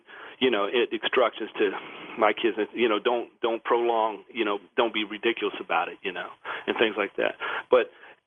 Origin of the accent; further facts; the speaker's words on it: Parkersburg, West Virginia, United States; It's about 70 miles from my hometown of Parkersburg, West Virginia.